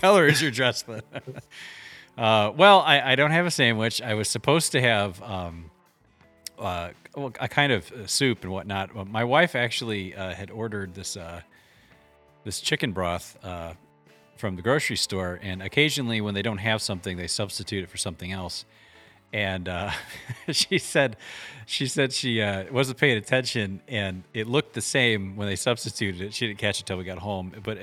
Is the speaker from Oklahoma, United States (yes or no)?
no; Cleveland, Ohio, United States; I was, but I'm from Cleveland. Hence the past tense, I was.